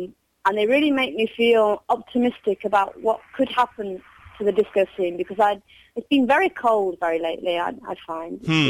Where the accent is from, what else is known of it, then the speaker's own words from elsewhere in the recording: England, United Kingdom; Maybe me being English, I brought the rain over.